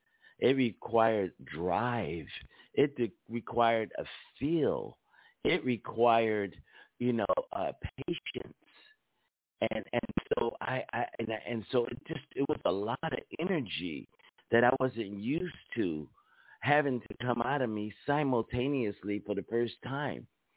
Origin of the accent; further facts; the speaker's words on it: Philadelphia, Pennsylvania, United States; I come from Philadelphia. My home, my place of love and happiness is Philadelphia, Pennsylvania. I grew up on a street called Marston Street in North Philly